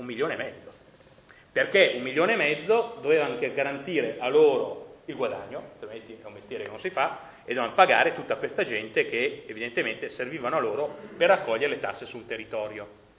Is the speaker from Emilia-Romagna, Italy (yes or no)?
yes; Emilia-Romagna, Italy; io sono romagnolo di origine, a queste parti si dice meglio un morto in casa che un marchigiano alla porta